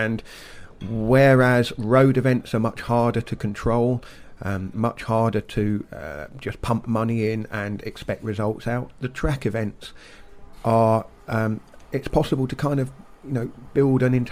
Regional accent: United Kingdom; born there; I can't help being British, where I was born.

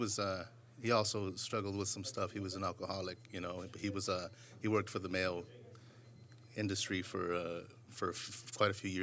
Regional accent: Los Angeles, California, United States; also born or lived in Alhambra; I grew up in Wyvernwood when it was about in the 80s. I think it was in the 80s that we moved here.

